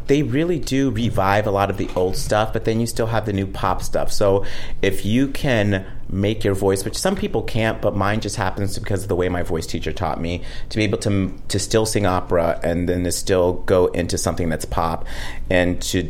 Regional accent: Santa Rosa, California, United States; When I was, I grew up in Northern California, Santa Rosa, and we had community theaters there.

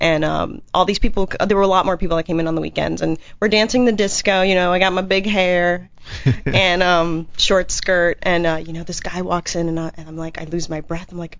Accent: East Coast, United States; Well, I grew up on the East Coast, so in the summers. All the Russians, like myself, went upstate.

